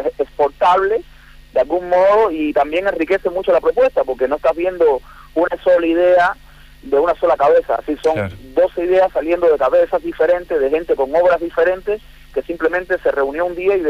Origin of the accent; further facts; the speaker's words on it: Cuba; yo soy un cubano que nací medio que en el lugar de equivocado en cuanto musicalmente. Tengo una influencia del rock nacional argentino increíble